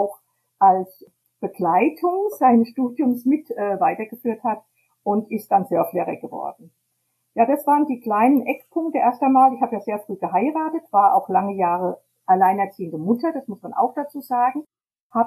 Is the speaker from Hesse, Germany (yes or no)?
yes; Hesse, Germany; Ja, ich bin in einer Kleinstadt in Hessen aufgewachsen